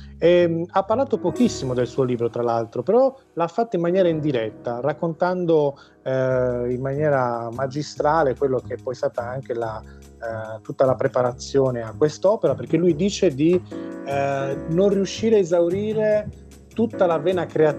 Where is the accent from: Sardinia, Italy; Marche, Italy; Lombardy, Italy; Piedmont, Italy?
Sardinia, Italy; una storia ambientata in Sardegna, dalle nostre parti, nel Cagliaritano